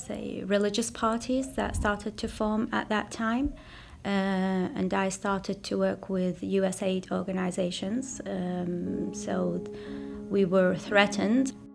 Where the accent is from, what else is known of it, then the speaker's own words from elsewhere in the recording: England, United Kingdom; also born or lived in Basra, Iraq; I was born in Basra when I was like 2 years and a half. We went to England. My father was finishing his master's and PhD there. Basically, I lived there for 8 years or 9